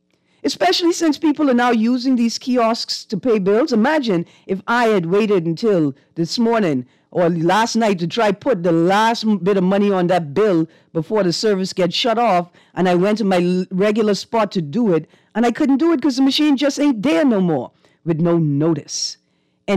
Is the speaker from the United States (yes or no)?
no; Fox Hill, New Providence, Bahamas; because I'm from Fox Hill, so I had to get the poor people note.